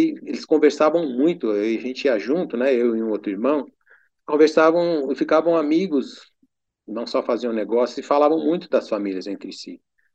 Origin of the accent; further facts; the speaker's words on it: Cravinhos, São Paulo, Brazil; quando eu era menino lá em Cravinhos, eu ia muito com meu pai fazer vendas